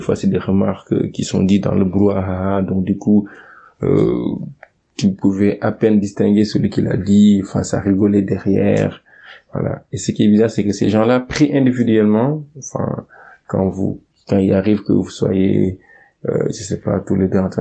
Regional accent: Senegal; moved away as an adult; now in France; je suis sénégalais, je suis né et grandi au Sénégal jusqu'en 2011, l'année d'obtention de mon baccalauréat. Donc après mon bac, j'ai eu la possibilité d'aller poursuivre mes études en France.

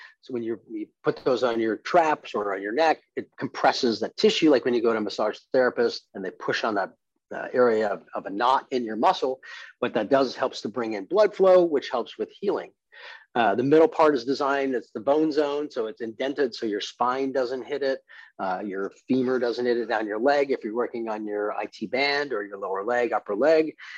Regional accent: Montreal, Quebec, Canada; also born or lived in England; growing up in Montreal as an immigrant from England, it was interesting being one of the only brown kids in the neighborhood.

